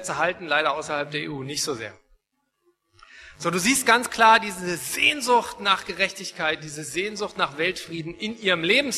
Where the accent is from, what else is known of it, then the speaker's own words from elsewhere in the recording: Mecklenburg-Vorpommern, Germany; Zu meinem Hintergrund, ich komme aus Mecklenburg, bin dementsprechend sehr kommunistisch noch aufgewachsen, habe die DDR noch erlebt.